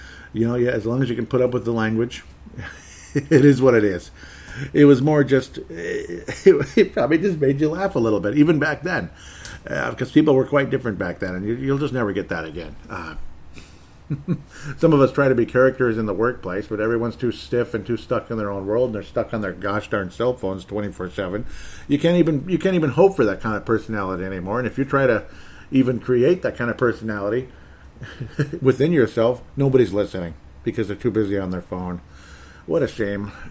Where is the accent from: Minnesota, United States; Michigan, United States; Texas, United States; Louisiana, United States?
Minnesota, United States; Golden Valley; and where I currently live in Golden Valley, Minnesota. And actually, I was born here, too. It's my hometown. Lived in at least two other cities since, but again, came back, which is cool.